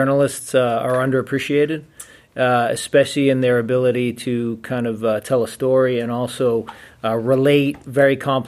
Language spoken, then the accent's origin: English; Massachusetts, United States; my home state of Massachusetts